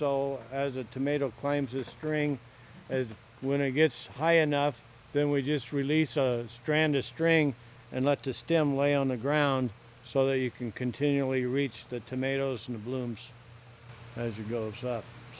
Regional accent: Seward, Alaska, United States; I grew up in a little log cabin right where these birds are right now.

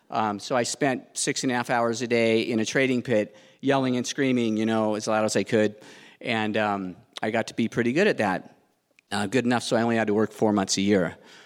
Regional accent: Ventura, California, United States; We grew up in Ventura, California, and surfing.

